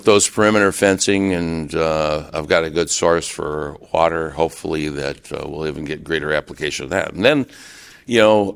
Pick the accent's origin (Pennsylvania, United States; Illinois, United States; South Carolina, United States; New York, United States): Illinois, United States; Geneseo; I'm from Geneseo, Illinois.